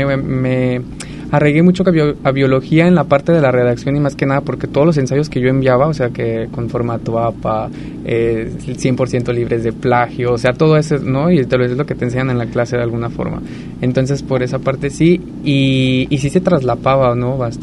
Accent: León, Guanajuato, Mexico; now in Puerto Vallarta, Mexico; yo elegí trabajar en Puerto Vallarta. A pesar, bueno, de que soy de León, de hecho solo vine a estudiar aquí la universidad.

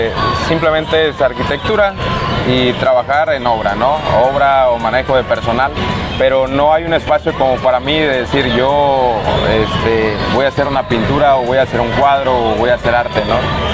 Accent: Michoacán, Mexico; now in Puerto Vallarta, Mexico; De Michoacán.

